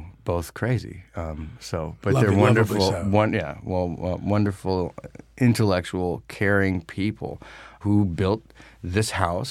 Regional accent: Pennsylvania, United States; also born or lived in New York City; In Pennsylvania, and then later in New York City.

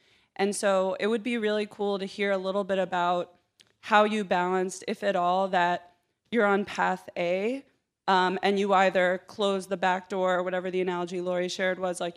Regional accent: New York City, New York, United States; I'm from New York City.

